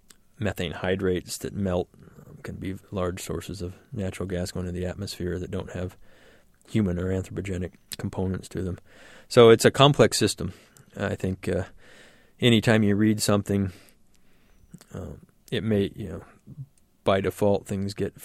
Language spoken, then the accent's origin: English; Texas, United States; I'm up here from Texas, and I listen to public radio down there all the time